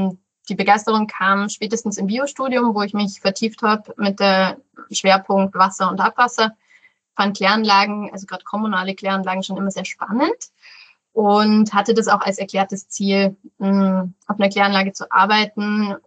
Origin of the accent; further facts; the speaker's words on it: Rosenheim, Bavaria, Germany; Ich bin in Rosenheim aufgewachsen.